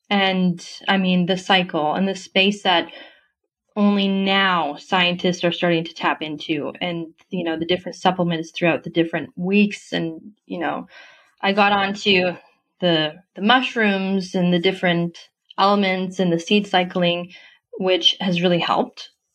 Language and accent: English; Canada; now in Amsterdam, Netherlands; Well, I'm in Amsterdam. So to give kind of a perspective on the internationalness there, except I'm originally from Canada.